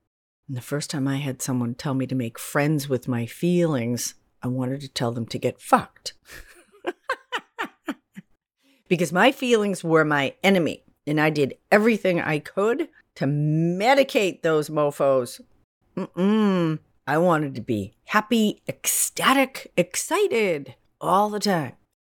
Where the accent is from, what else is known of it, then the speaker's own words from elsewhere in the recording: New England, United States; I grew up in New England, so four seasons and rain is not new to me